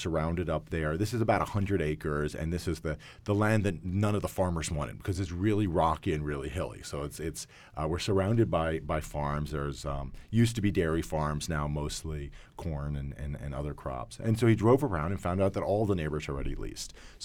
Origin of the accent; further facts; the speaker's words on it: Philadelphia, Pennsylvania, United States; I grew up in Philadelphia. I'm a city kid.